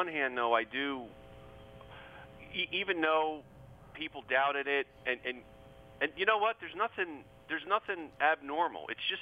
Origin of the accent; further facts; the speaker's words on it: New York, United States; born there; I said, no, I was born in New York. But, I was born there.